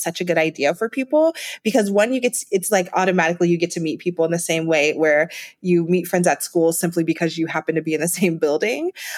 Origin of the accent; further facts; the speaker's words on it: Ohio, United States; I'm from Ohio originally, and you know, going to Cleveland, I would have thought I was in New York City with the buildings and the people.